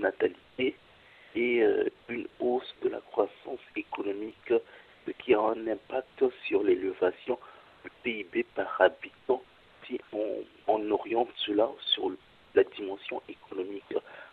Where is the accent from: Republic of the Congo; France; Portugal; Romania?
Republic of the Congo; du Congo-Brazzaville.